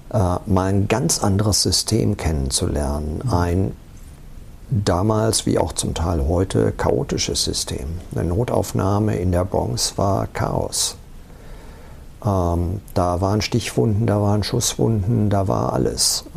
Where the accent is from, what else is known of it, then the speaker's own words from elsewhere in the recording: Lower Saxony, Germany; Ich bin in der Nähe von Hannover aufgewachsen und habe dann einen Studienplatz in Hannover bekommen.